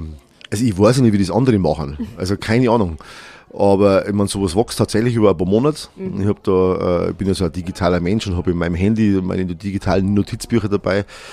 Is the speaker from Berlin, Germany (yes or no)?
no; Bavaria, Germany; also ich bin ein Niederbayer.